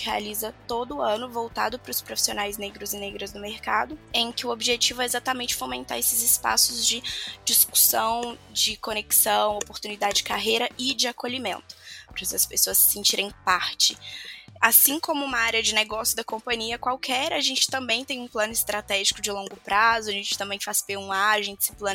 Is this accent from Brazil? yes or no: yes; Minas Gerais, Brazil; sou mineira